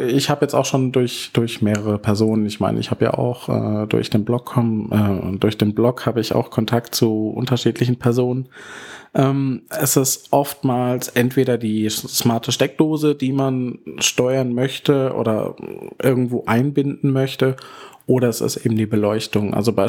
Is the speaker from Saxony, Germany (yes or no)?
no; Pforzheim, Baden-Württemberg, Germany; Ich komme aus Baden-Württemberg, genauer gesagt aus Pforzheim, eine Großstadt zwischen Karlsruhe und Stuttgart.